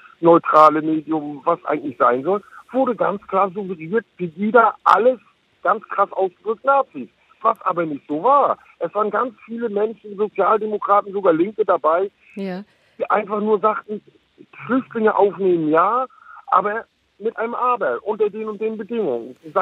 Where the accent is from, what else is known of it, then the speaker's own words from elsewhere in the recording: East Germany, Germany; moved away as an adult; now in Kiel, Germany; Ich bin in der DDR aufgewachsen. Nach der Wende hat mich dann hier oben nach Kiel verschlagen und so weiter. Bin 50 Jahre alt